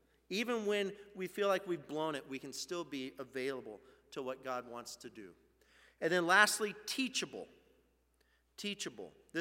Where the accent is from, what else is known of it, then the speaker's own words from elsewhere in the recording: Dallas, Oregon, United States; from Dallas, Oregon, and you go anywhere else in the United States, and you tell people, oh yeah, I'm from Dallas, right?